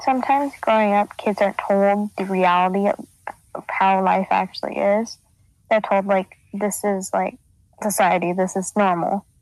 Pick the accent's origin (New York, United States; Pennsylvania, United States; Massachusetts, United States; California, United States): California, United States; Aliso Viejo; I'm 15 years old, and I'm from Aliso Viejo, California.